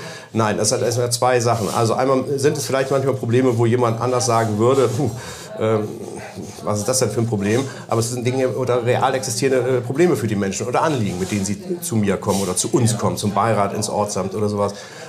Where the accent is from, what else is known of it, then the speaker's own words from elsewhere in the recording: Hamburg, Germany; born there; Ich bin zwar gebürtiger Horner und wohne an der Grenze